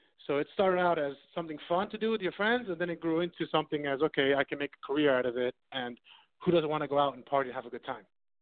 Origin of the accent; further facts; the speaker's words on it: New York City, New York, United States; now in Las Vegas, United States; I'm originally from New York City.